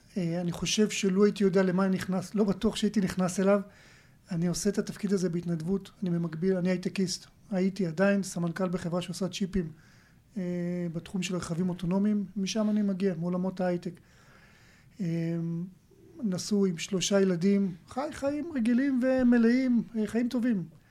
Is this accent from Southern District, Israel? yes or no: yes; Arad, Southern District, Israel; also born or lived in Beersheba / Tel Aviv; now in Ra'anana, Israel; אמת, נולדתי, גדלתי בערד, אחרי זה קצת בבאר שבע, בתל אביב, ובסוף חנינו ברעננה.